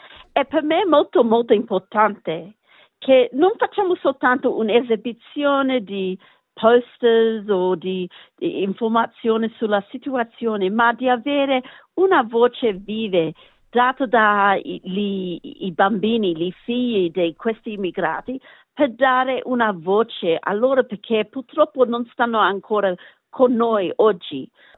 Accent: Australia; accent: Australian; Italian is a second language; io capisco molto bene il napoletano, lo posso parlare abbastanza bene, ma il fatto che l'ho imparato quando ero più grande vuol dire che io ho un accento australiano, come quando parlo italiano.

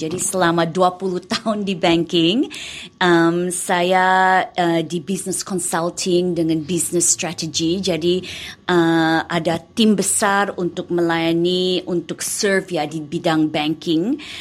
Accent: Australia; also born or lived in Malang, Indonesia / Jakarta, Indonesia; saya lahir di Malang. Saya lahir di Malang dan saya pernah sebentar di Jakarta juga. Saya dari umur 4 sama keluarga, sama papa, mama, koko dan cece, kita pindah ke Australia karena papa dapat posting.

